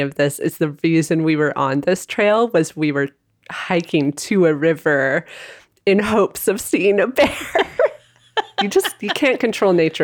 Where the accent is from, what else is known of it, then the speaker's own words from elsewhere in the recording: Ottawa, Ontario, Canada; I grew up in Ottawa, which is a big fireworks town, especially around Canada Day.